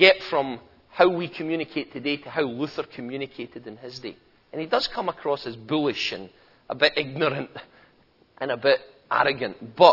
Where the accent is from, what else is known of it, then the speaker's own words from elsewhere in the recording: Scotland, United Kingdom; Which I have no problem with as a Scotsman.